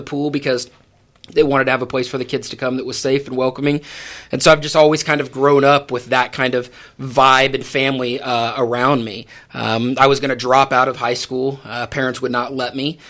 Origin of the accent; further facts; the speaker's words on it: Coffeyville, Kansas, United States; A little bit about me. I grew up in Coffeville, Kansas. So I grew up down in southeast Kansas.